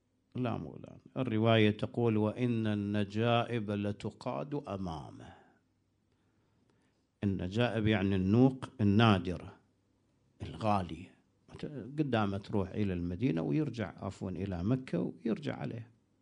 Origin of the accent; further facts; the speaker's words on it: Iraq; شوفها هناك يسمونها عندنا بالعراق ماجينة، وهنا يسمونها قرقعان